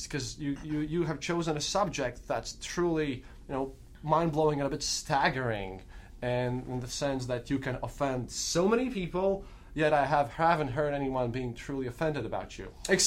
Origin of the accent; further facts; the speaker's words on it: Russia; accent: Russian; English is a second language; I have to put on my thick Russian accent sometimes because people forget about it